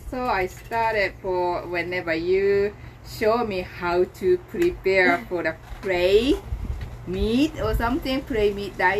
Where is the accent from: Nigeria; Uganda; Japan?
Japan; English is a second language; that's how I grew up in Japan.